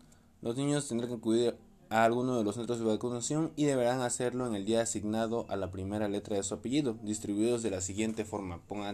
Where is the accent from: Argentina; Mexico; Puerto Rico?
Mexico; Que bueno, al fin de cuentas somos mexicanos, no es justificación